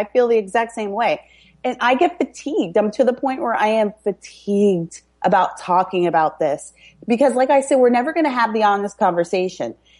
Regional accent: Canada; I'm Canadian too.

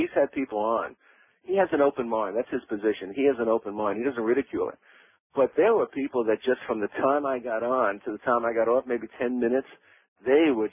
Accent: New York, United States; Right, I'm from New York.

